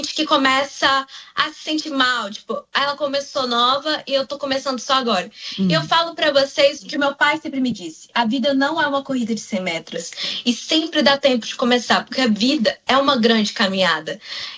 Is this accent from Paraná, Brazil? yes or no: no; Apuí, Amazonas, Brazil; E eu nasci em Apuí, e quando eu morava lá, minha mãe trabalhava na secretaria.